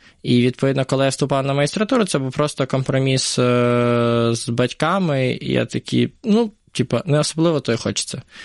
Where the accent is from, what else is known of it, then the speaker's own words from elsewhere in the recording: Poltava, Poltava Oblast, Ukraine; Потім в моєму житті з'явився в Полтаві, звідки я родом.